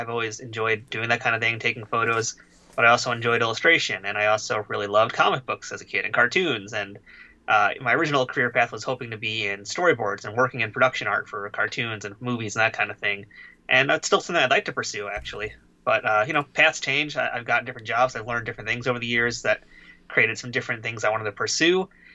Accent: Queens, New York, United States; It's pretty fortunate that I was born here in Queens.

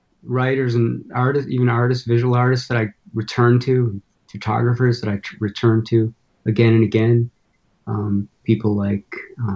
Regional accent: Chicago, Illinois, United States; Anyway, myself, I grew up in Chicago.

